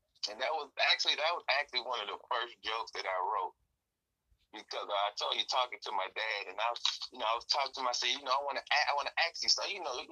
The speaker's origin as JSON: {"language": "English", "town": "Atlanta", "region": "Georgia", "country": "United States", "tie": "born or raised there", "also_born_or_lived": "New York", "said": "Oh, I'm from, my family's from Jamaica, but I was born in New York. But, you know, I grew up down here in Atlanta. I moved down here in 87, like first grade."}